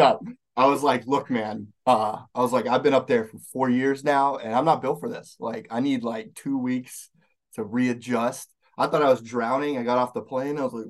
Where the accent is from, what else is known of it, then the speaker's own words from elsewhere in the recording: Alabama, United States; I grew up in Alabama. We had a little bit of land up in the mountains of Tennessee.